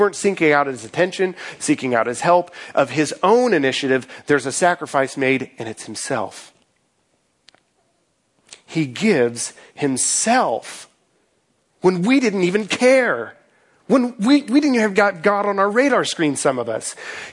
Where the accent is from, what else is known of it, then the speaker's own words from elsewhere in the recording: Missouri, United States; I grew up in Missouri on a farm, a cattle farm, and so sacrifice wasn't quite as offensive to me because I was used to a lot of death on the farm